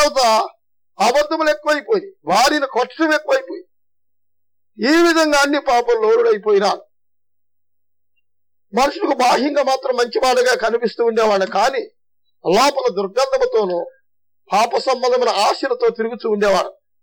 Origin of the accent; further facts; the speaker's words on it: Kavuru, Andhra Pradesh, India; మాది గుంటూరు తాలూకా, గుంటూరు జిల్లా బాపట్ల తాలూకా స్టువర్ట్పురం గ్రామాలకు సమీపమున కావూరు వారపల్లిమైన గ్రామాలకు చెందినటువంటి వారు. నేను ఒక లోతర విషయం క్రైస్తవుడు.